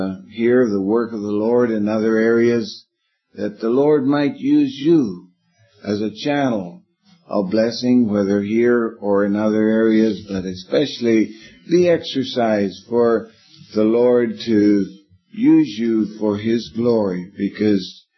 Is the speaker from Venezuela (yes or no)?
yes; Venezuela; when I was brought up in Venezuela, they had baptisms